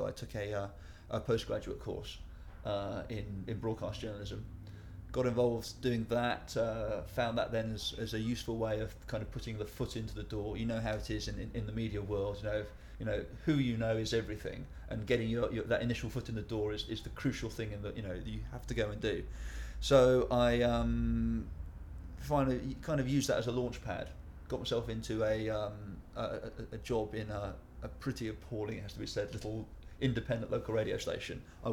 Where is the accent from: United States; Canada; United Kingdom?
United Kingdom; London; also born or lived in Guildford / Southampton; I am 37, yeah, just about 37 still. And I'm from Chiswick in West London.